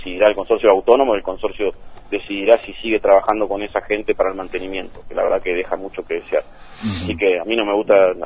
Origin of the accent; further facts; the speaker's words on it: Curuzú Cuatiá, Corrientes, Argentina; No puedo creer que en Curuzú, es el lugar donde yo estoy, de donde soy, no podamos avanzar.